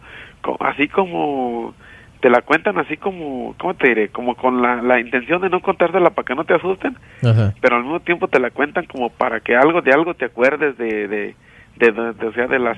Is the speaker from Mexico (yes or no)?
yes; Los Campos, Mexico; Mira, ahí mi pueblo se llama Los Campos.